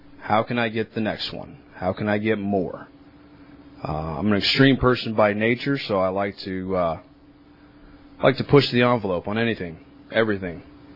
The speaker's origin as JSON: {"language": "English", "town": "Wasco", "region": "California", "country": "United States", "tie": "born or raised there", "said": "Born and raised in the Central Valley. Grew up in Wasco. Don't hold that against me, please. Came from a good family. Southern Baptist and very, very conservative. Grew up in farming."}